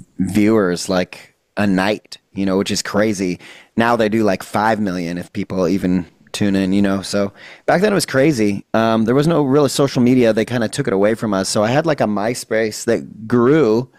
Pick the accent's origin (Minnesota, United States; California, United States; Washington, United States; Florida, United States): Washington, United States; that was like my quintessential 90s radio growing up in Washington.